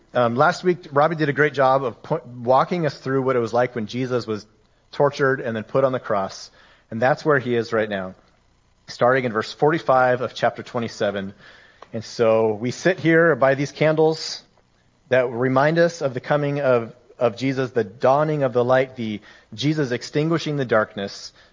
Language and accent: English; Colorado, United States; now in Pacific Northwest, United States; I grew up in Colorado where we have a ton of sun all the time.